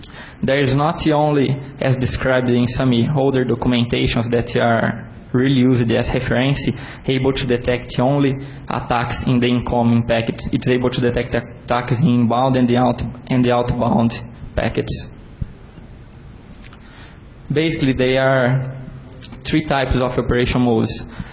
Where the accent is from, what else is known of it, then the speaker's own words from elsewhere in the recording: Brazil; I'm from Brazil, the city of Pelé.